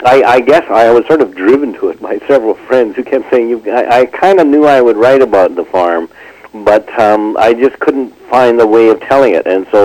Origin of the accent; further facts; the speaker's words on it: British Columbia, Canada; Pretty well all through the Fraser Valley.